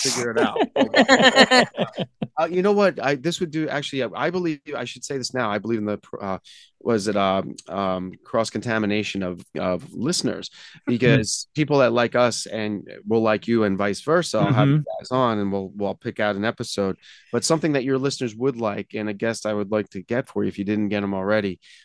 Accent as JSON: {"language": "English", "region": "New York", "country": "United States", "tie": "born or raised there", "said": "Tom Baker, I was real young, and growing up in New York, it was sporadic when they would show it."}